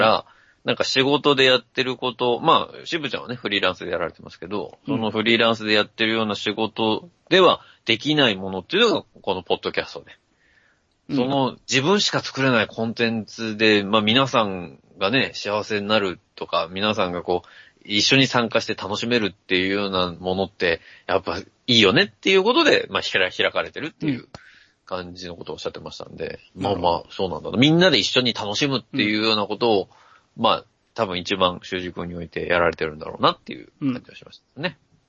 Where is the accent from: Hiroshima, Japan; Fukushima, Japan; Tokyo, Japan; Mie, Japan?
Mie, Japan; 僕も三重出身なんです